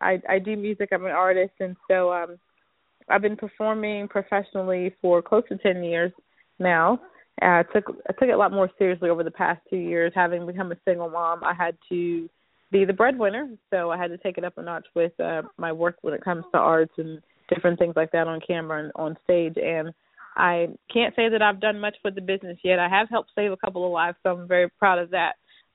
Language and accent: English; New Jersey, United States; also born or lived in Germany / Belgium; now in Oklahoma City, United States; I'm a military brat. So I was born in Germany, and I started school in Belgium, and New Jersey is my home state, and I've lived other places, and Oklahoma, I guess, is home for now